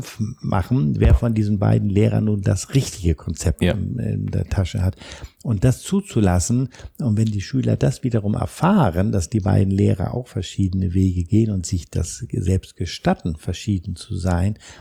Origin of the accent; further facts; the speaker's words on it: Germany; Wir als Deutscher wüssten immer nur, jetzt bin ich am Eingang